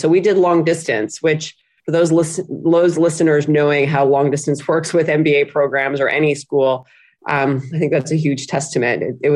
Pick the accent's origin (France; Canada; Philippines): Canada; moved away as an adult; now in United States; I'm Canadian. I had moved down to the US to go to business school at HBS.